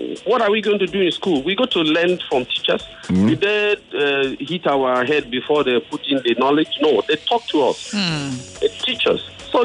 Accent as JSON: {"language": "English", "town": "Ogoja", "region": "Cross River", "country": "Nigeria", "tie": "born or raised there", "said": "I grew up in somewhere in Cross River, from Ogoja area, you know."}